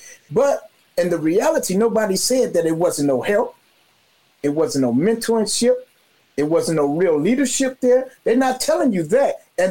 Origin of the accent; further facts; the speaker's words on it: Chicago, Illinois, United States; So I was born and raised in Cabrini. I grew up with Walter Barnett, the alderman. Him and my mother, they were partners, and we lived right down the street from each other.